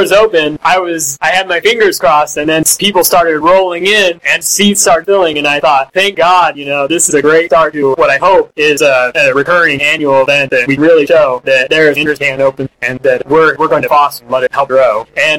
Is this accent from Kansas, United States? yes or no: yes; Lawrence, Kansas, United States; I'm from Lawrence, Kansas too. How do we not know each other?